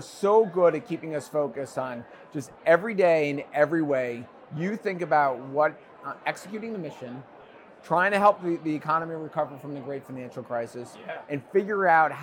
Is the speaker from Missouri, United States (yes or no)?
yes; Missouri, United States; when I was a kid growing up in Missouri.